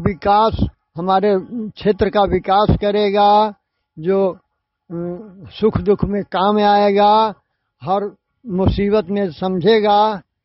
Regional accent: Jalalabad, Uttar Pradesh, India; ग्राम post Jalalabad, जिला गाजीपुर का रहने वाला हूँ।

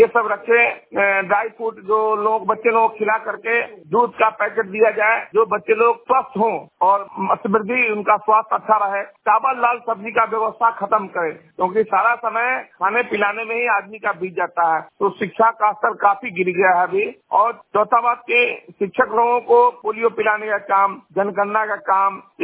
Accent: Sahar Ghat, Bihar, India; मैं सहार घाट का रहने वाला हूं और व्यापार चैम्बर ऑफ कॉमर्स का अध्यक्ष हूं, सहार घाट के निवासी हूं

